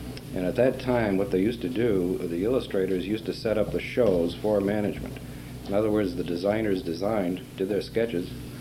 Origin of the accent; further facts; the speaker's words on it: Massachusetts, United States; I'm originally from Massachusetts, yeah.